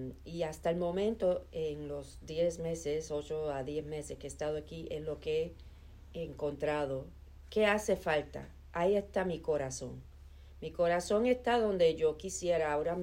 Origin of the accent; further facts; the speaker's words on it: Chicago, Illinois, United States; now in North Carolina, United States; me recuerda de mi niñez en Chicago, solo que en Chicago muy frío.